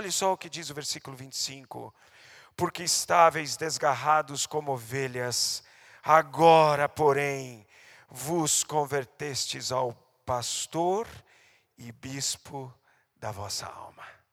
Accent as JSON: {"language": "Portuguese", "country": "Brazil", "said": "neste país que conhecemos como Brasil, nos quais muitos de nós nasceram e somos brasileiros, essa é a nossa nacionalidade."}